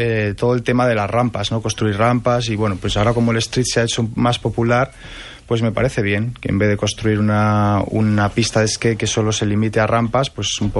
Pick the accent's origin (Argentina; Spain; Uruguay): Spain; Basque Country; agroskate es un término que viene de mi tierra, del País Vasco.